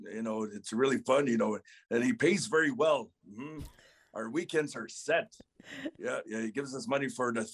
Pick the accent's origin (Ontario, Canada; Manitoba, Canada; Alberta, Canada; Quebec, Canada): Alberta, Canada; From the Blood Tribe.